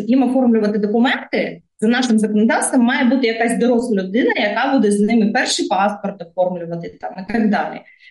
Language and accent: Ukrainian; Crimea, Ukraine; moved away as an adult; Так як я сама з Криму з 14 року виїхала звідти через окупацію